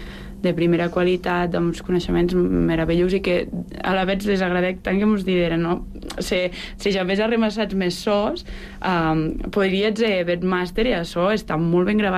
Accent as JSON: {"language": "Catalan", "town": "Vic", "region": "Catalonia", "country": "Spain", "said": "perquè jo soc d'Osona, soc vesia de Vic"}